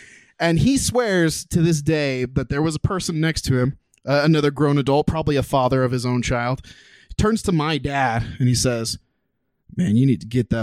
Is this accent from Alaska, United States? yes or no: no; Utah, United States; I also was raised in Southern Utah. I never bounced around. I was born and raised in the Red Desert.